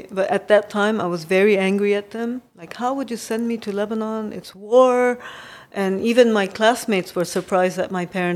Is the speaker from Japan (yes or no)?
yes; Japan; growing up in Japan, I actually was struggling because there was nobody like me. There weren't other Arabs. There weren't other Muslims.